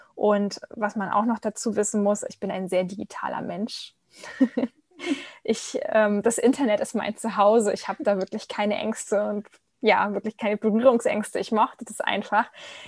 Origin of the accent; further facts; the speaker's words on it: Lübeck, Schleswig-Holstein, Germany; Ich bin momentan 32 Jahre alt. Ich komme aus Lübeck, aus dem hohen Norden